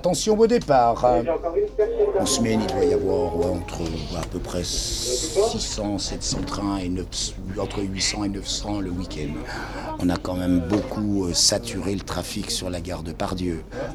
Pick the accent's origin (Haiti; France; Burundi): France; Bourgogne-Franche-Comté; Je suis originaire du Jura.